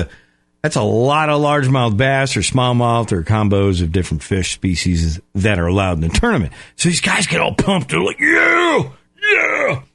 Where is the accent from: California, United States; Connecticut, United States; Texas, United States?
Connecticut, United States; moved away as an adult; It's because I grew up in Connecticut, but I moved down south in 89.